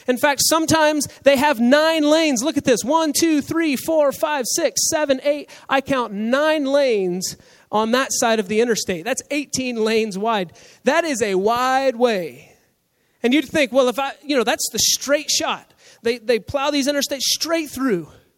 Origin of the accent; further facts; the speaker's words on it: Atlanta, Georgia, United States; I'm from Atlanta. I grew up in Atlanta, famous for two things, the Braves and traffic.